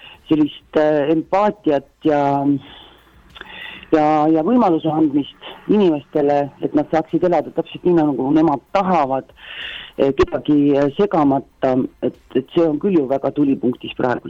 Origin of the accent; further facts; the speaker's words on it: Rakvere, Lääne-Viru County, Estonia; me oleme mõlemad Rakverest pärit ja me juba kooli aeg koos käisime